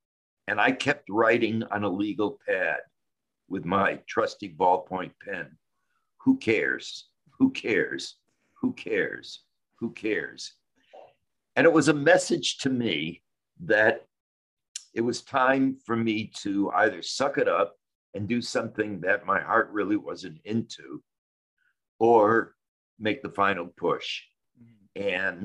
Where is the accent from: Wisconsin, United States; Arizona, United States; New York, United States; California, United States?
New York, United States; I said that I was from New York and I was a writer